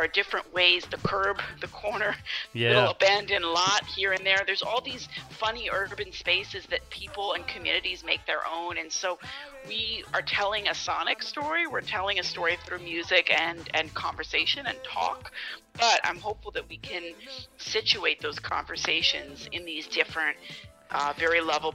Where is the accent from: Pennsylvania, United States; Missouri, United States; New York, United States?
New York, United States; I mean, I grew up in New York and I always enjoyed the apartment building life